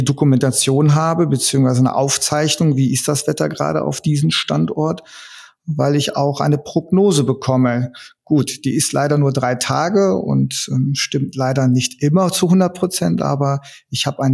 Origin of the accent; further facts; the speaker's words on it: Ratingen, North Rhine-Westphalia, Germany; Ja, ich komme hier aus der Stadt Ratingen. Das ist im Kreis Mettmann, also umgehend von der schönen Stadt Düsseldorf.